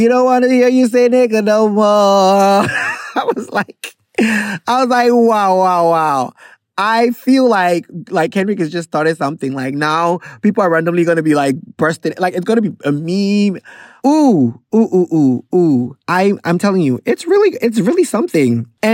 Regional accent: Ghana; This is the worst time to buy gas as a Ghanaian.

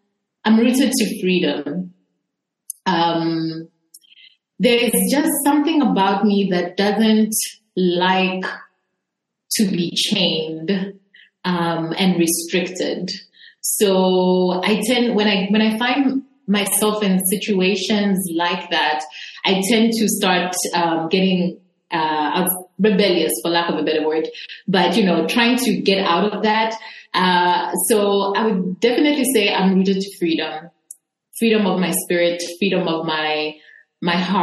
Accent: Copperbelt, Zambia; also born or lived in Osaka, Japan; I grew up on the Copper Belt. I was born in Osaka, but I grew up on the Copper Belt. And I grew up with my mom and my sister.

